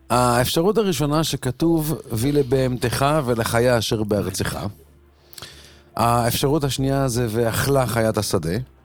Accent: Poland; כפולני, אני אגיד לך מה, שאני בשבת, אני ספרתי את הצלחות

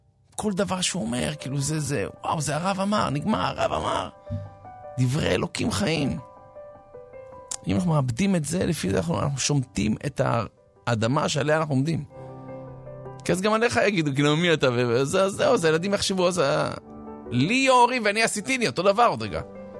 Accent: Herzliya, Tel Aviv District, Israel; אני גדלתי בהרצליה, אני אומר לכם, הסתובבתי שם

